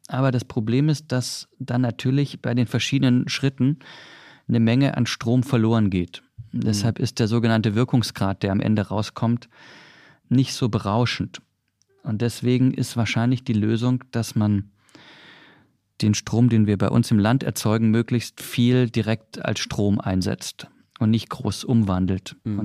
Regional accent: Baden-Württemberg, Germany; was ich als Schwabe natürlich total nachvollziehbar finde

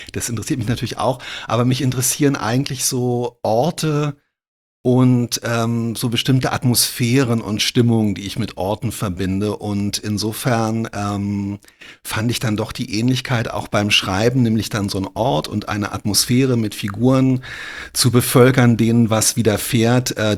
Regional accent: Berlin, Germany; ich bin in Zehlendorf Mitte aufgewachsen

